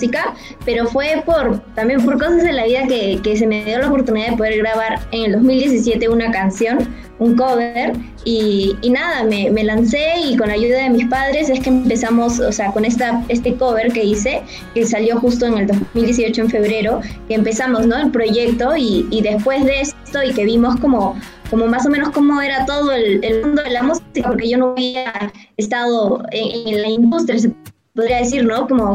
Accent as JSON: {"language": "Spanish", "country": "Peru", "said": "yo siempre tuve la idea de poder llevar algo como nacional, como peruano, se podría decir, mi música"}